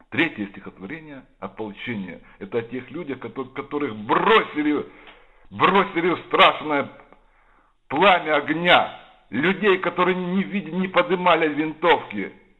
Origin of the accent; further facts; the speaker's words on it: Astana, Kazakhstan; born there; Родился в Казахстане, в городе Целинограде, ныне Астана.